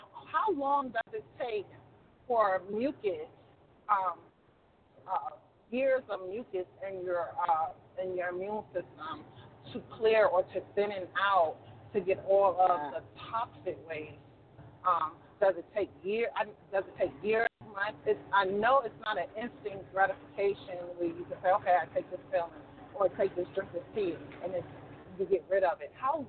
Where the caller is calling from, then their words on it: Nashville, Tennessee, United States; I'm calling from Nashville, Tennessee.